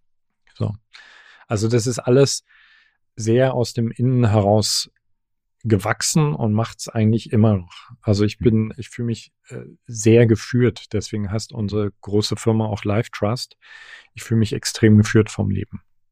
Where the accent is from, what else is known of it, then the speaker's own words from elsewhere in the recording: East Germany, Germany; Ich komme aus Ostdeutschland